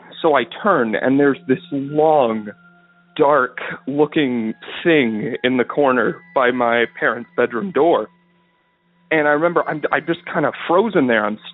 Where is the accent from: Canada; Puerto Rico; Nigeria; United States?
Canada; I'm from Canada